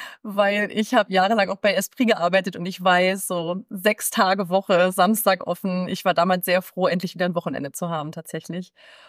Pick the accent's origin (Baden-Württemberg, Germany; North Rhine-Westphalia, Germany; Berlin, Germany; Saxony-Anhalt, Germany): Berlin, Germany; now in Potsdam, Germany; Ich bin Mama von einer 3-jährigen Tochter und ich komme ursprünglich aus Berlin, gar nicht so weit weg. Und bin seit 2019 jetzt in Potsdam.